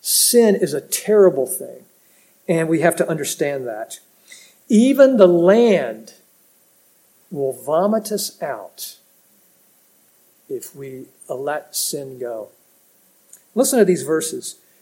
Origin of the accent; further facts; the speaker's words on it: United States; I grew up in America. It wasn't perfect, not even close.